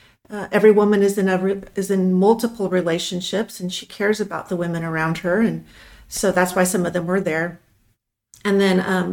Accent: Los Angeles, California, United States; now in Texas, United States; I'm originally from Los Angeles, and we made our way around the country a little bit and eventually ended up in Texas, and we make a joke that all roads do lead to Texas, so we're happy to be here.

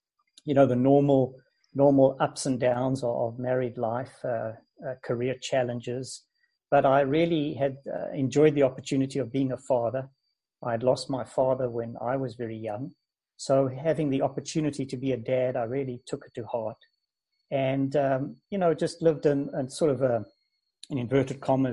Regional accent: South Africa; moved away as an adult; also born or lived in New Zealand; now in Canada; I was born in South Africa and grew up and was educated in Johannesburg and Cape Town in South Africa and qualified as a lawyer. And then left South Africa to live in New Zealand and lived there for about 5 years and have been in Canada for the last 25 years.

